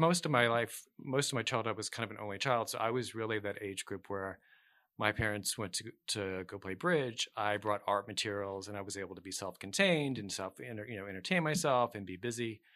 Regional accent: Dallas, Texas, United States; Grew up in Dallas.

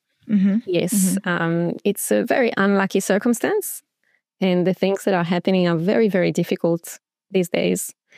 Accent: Israel; I grew up in Israel. And in Israel, we all have to do compulsory military service.

